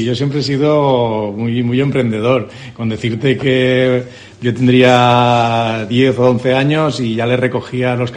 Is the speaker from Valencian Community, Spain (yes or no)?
yes; Alginet, Valencian Community, Spain; born there; now in Carlet, Spain; ahora vivo en la comarca de la Ribera Alta, concretamente yo soy nacido en Alginet y evidentemente pues también resido en Carlet